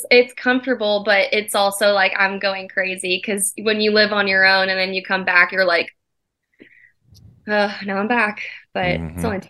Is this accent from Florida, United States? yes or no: yes; Orlando, Florida, United States; Born and raised in Orlando. Yep.